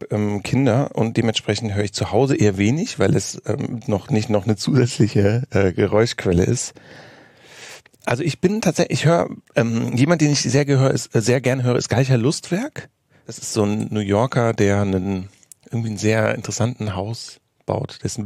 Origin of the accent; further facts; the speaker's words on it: Germany; was ich als Deutscher tatsächlich irgendwie beeindruckend fand.